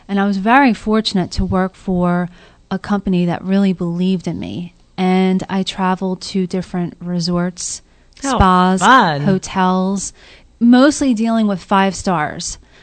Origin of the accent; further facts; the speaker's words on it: Philadelphia, Pennsylvania, United States; I'm originally from Philadelphia.